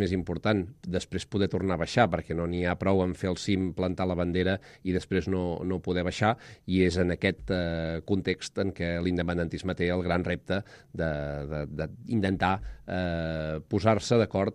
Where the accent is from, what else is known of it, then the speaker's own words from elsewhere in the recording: Vic, Catalonia, Spain; jo, per exemple, que sóc de Vic, la conec molt bé